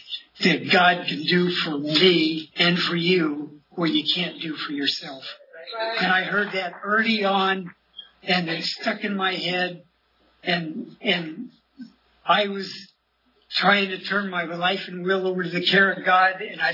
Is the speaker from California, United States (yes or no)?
yes; California, United States; And there was somebody there from San Francisco. A miracle, right from my home state, you know.